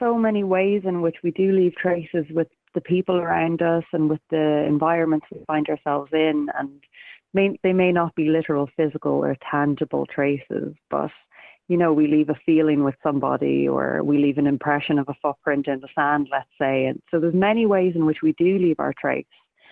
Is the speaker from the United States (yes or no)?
no; Ireland; And especially as Irish people, we all have such a strong connection to our land.